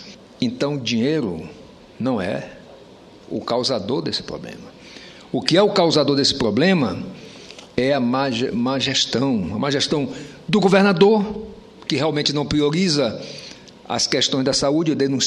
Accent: Roraima, Brazil; Mas no meu estado, lamentavelmente, eu lamento mesmo até como roraimense e como médico dizer isso, está um caos total.

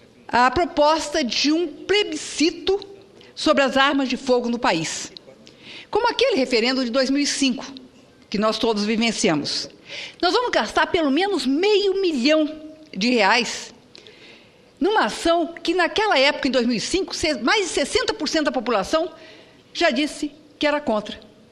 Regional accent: Mato Grosso do Sul, Brazil; eu venho de Mato Grosso do Sul

